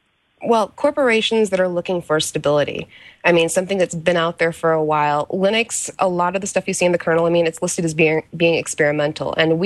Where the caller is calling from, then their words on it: Sunnyvale, California, United States; Sunnyvale, California.